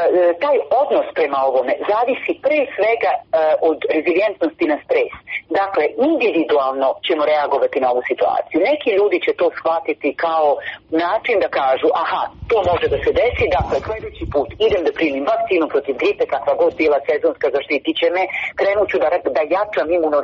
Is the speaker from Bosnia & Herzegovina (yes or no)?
yes; Bosnia & Herzegovina; Kod nas u Bosni i Hercegovini sve se u desete